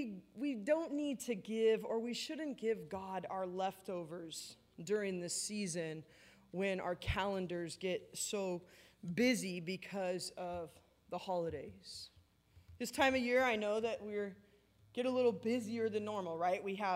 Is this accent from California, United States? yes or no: yes; Anaheim, California, United States; I grew up in Anaheim, right down the road from you guys, right in the shadow of Angel Stadium.